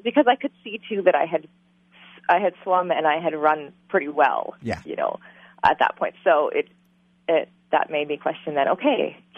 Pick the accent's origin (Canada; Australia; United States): Canada; in that I came from Canada.